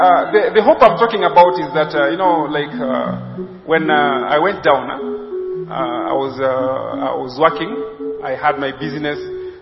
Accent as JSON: {"language": "English", "country": "Kenya", "said": "Okay, I'm a Luo. I'm a Kenyan, a Luo."}